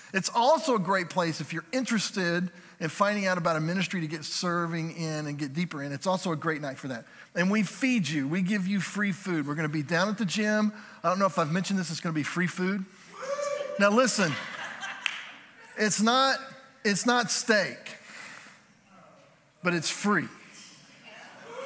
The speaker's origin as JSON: {"language": "English", "town": "Birmingham", "region": "Alabama", "country": "United States", "tie": "born there", "said": "No, I was born in Birmingham, Alabama. And this is what I remember of my childhood. I remember Alabama football."}